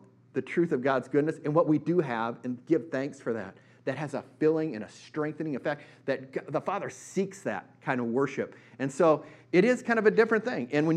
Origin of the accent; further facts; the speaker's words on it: Eau Claire, Wisconsin, United States; I grew up in Eau Claire, Wisconsin, so I'm from up north. I'm a Wisconsin guy.